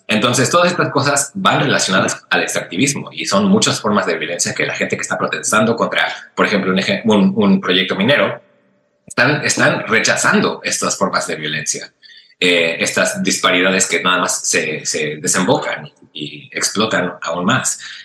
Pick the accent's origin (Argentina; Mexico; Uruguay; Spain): Mexico; now in United States; yo soy un inmigrante mexicano que ha vivido en Estados Unidos muchos años y he cruzado muchas veces la frontera con Estados Unidos.